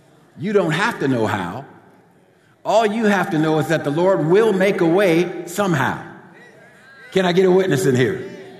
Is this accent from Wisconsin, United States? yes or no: no; New Jersey, United States; also born or lived in Richmond, Virginia; I'm from New Jersey, but had been living, working in Richmond, Virginia, campus minister there, 1985, August of 85.